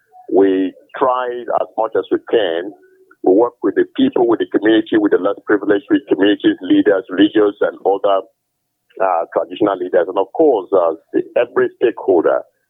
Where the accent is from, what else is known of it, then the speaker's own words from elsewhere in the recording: Cross River, Nigeria; I am from Cross River State, and if I go to my village in Obaluku, where I come from